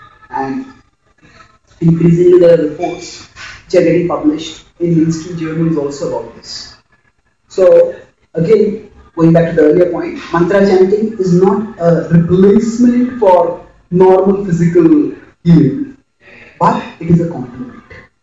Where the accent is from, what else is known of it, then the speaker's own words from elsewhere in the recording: Mumbai, Maharashtra, India; So I come from Mumbai, India